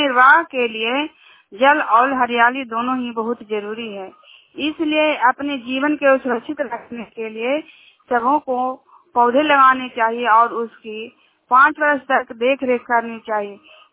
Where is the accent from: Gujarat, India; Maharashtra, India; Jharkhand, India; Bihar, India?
Bihar, India; Hilsa; Junior गांव के रहने वाली हूँ और हिलसा प्रखंड और नालंदा जिला का निवासी हूँ।